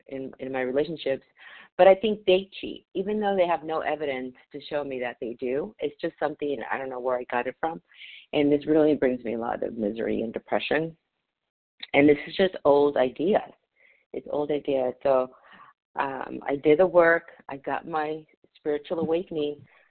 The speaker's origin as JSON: {"language": "English", "town": "Los Angeles", "region": "California", "country": "United States", "said": "from Los Angeles, recovered compulsive overeater."}